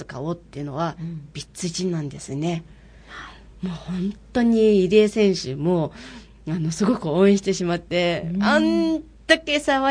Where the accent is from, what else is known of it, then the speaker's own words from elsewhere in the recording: Mongolia; Japanese is a second language; すごいモンゴル人として思ってはいたんですけれども